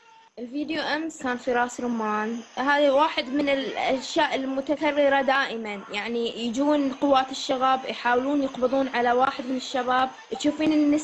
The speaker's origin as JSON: {"language": "Arabic", "country": "Bahrain", "said": "صدق احنا مجتمع خليجي ملتزم، خصوصا البحرين"}